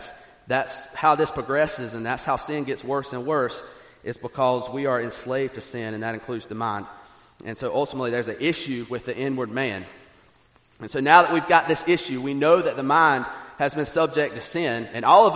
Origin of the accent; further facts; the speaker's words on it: South Carolina, United States; I grew up in South Carolina, I went to school here, went to school there